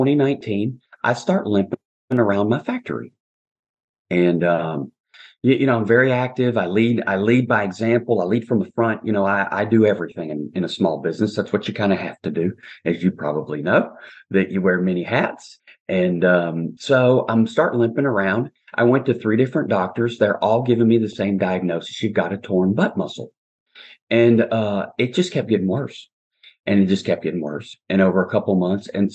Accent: the South, United States; so I'm originally from the South, and I stayed around there until I graduated from college, and then I moved over to Dallas

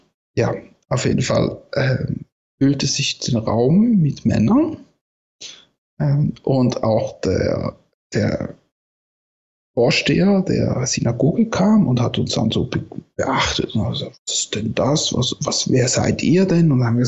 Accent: Switzerland; wir sind aus der Schweiz, wir haben noch ein Geschenk dabei für Sie

